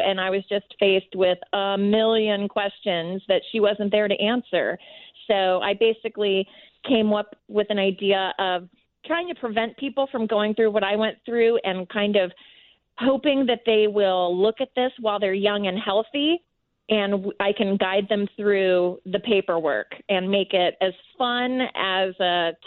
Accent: Dayton, Ohio, United States; I'm originally from Dayton, Ohio, so right. I was back home visiting him and having a party there.

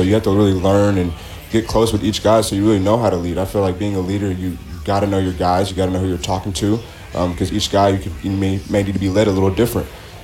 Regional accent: Spearman, Texas, United States; Spearman, Texas.

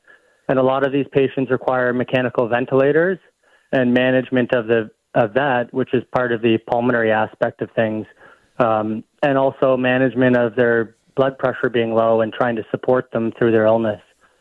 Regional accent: Canada; I'm from Canada, and I went to McGill University

